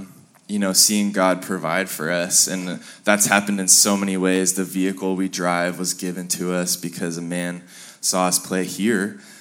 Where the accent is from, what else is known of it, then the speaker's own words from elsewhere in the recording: California, United States; growing up in Orange County and not having music all around you